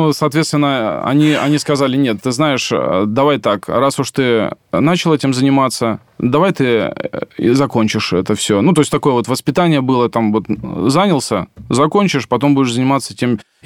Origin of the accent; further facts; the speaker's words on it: Voronezh, Voronezh Oblast, Russia; Я из провинциального города, да, то есть я не родился в Москве, то есть я сам родом из города Воронежа